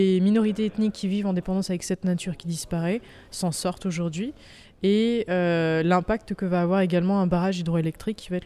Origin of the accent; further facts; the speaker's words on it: Chamonix, Auvergne-Rhône-Alpes, France; On est originaire de Chamonix, en fait, on était conscient qu'il y a un changement climatique en marche.